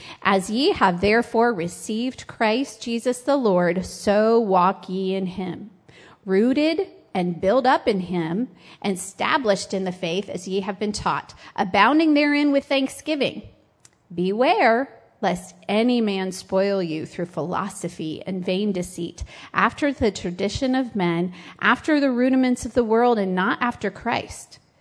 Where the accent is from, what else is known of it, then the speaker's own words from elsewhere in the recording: Florida, United States; I'm from Florida.